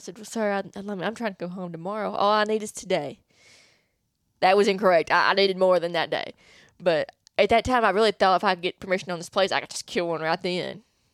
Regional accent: Arkansas, United States; I said, hey, you know, I'm from Arkansas.

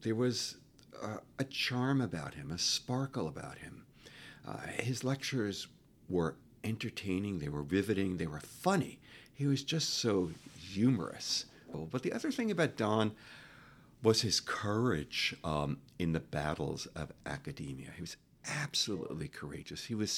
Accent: New York City, New York, United States; I remember his mayoral campaign. I was young. I was growing up in New York City.

